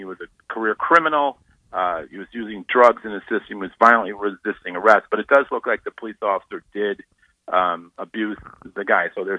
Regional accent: Chicago, Illinois, United States; But I grew up around the Nation of Islam there

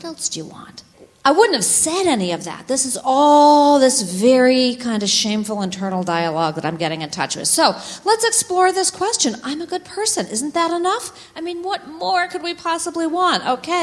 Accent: Winchester, Massachusetts, United States; So here I am, and I'm growing up in Winchester, Massachusetts, as I said, just north of Boston.

